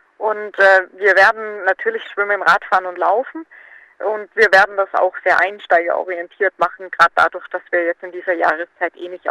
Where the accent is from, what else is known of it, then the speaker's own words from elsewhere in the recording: Roth, Bavaria, Germany; Ich komme aus Roth